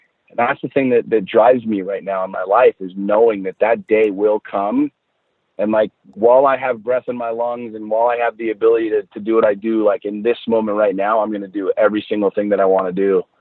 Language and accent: English; Washington, District of Columbia, United States; So I grew up in the city. I grew up in Washington, D.C. My dad worked for the government.